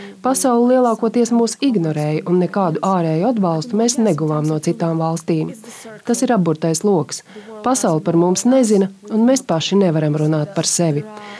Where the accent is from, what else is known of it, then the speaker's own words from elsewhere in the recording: Belarus; Latvian is a second language; now in Latvia; es esmu no Baltkrievijas, no valsts, kur rusifikācija ir augstā līmenī, bet dzimtā valoda ir apdraudēta.